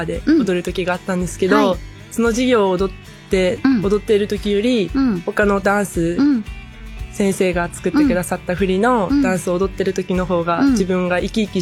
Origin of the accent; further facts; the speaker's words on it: Asakura, Fukuoka, Japan; 福岡県朝倉市出身の17歳、うん、高校3年生です